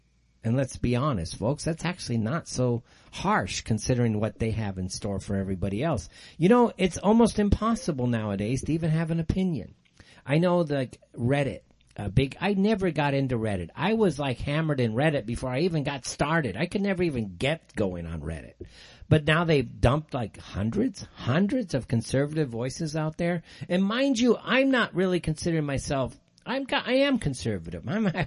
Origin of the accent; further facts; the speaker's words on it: California, United States; you guys know my old stomping ground. I grew up in California, a Southern California guy.